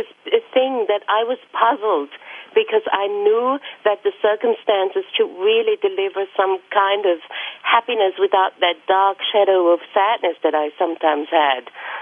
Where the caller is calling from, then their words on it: Hamburg, Germany; I'm calling in from Hamburg right now.